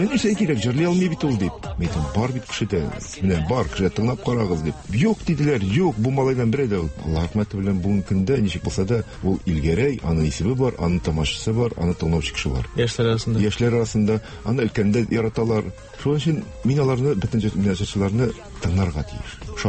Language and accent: Tatar; Kazan, Tatarstan, Russia; Мин үзем Казан җигите. Тудым, үстем Идел районында. Бер кая күчмәдем Идел районыдан.